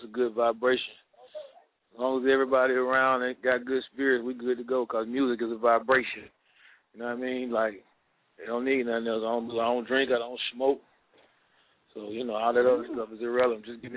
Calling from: Atlanta, Georgia, United States; I'm in front of Stankonia Studios. I'm in Atlanta. I'm at work.

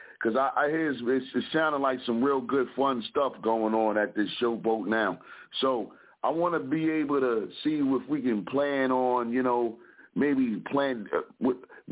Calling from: Philadelphia, Pennsylvania, United States

